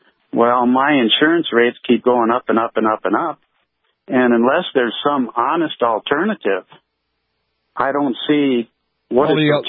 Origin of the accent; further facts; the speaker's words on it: North Dakota, United States; moved away as an adult; I was born and raised in North Dakota, graduated from Fargo North and science school and moved down to South Dakota, just never made it back.